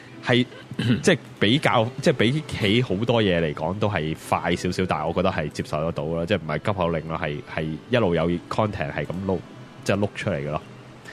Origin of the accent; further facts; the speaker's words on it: United States; 我是美国的